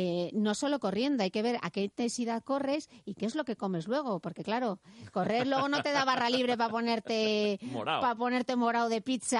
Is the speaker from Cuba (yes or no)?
no; Asturias, Spain; Bueno, yo soy de Asturias, tenemos ese tipo de clima.